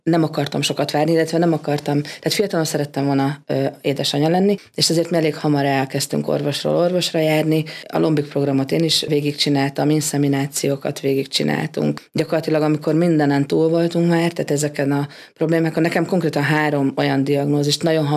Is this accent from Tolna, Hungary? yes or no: yes; Paks, Tolna, Hungary; now in Kiskunhalas, Hungary; Én 98-ban költöztem ide Kiskunhalasra. Paksi vagyok, az anyukám volt kiskunhalasi, ő elkerült, én visszajöttem.